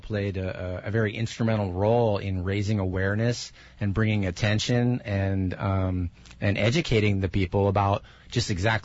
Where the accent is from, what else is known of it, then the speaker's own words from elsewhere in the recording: Seattle, Washington, United States; I grew up in Seattle, and we have an extensive ferry system going back and forth across the Puget Sound.